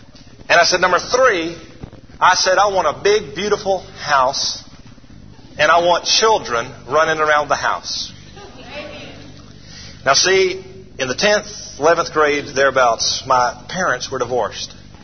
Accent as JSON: {"language": "English", "town": "Atlanta", "region": "Georgia", "country": "United States", "tie": "born or raised there", "said": "I grew up in Atlanta, and I was home on a college break."}